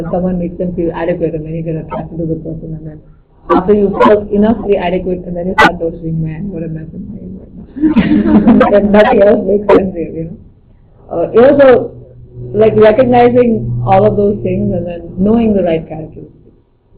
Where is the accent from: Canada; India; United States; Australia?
India; we all have very nice value systems that come from just growing up in India.